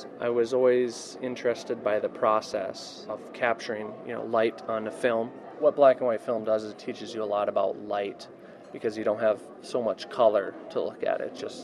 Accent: Carlton, Minnesota, United States; I was born and raised in Carlton, Minnesota.

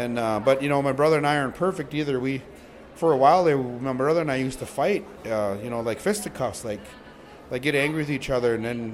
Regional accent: Callaway, Minnesota, United States; I'm from Callaway, Minnesota

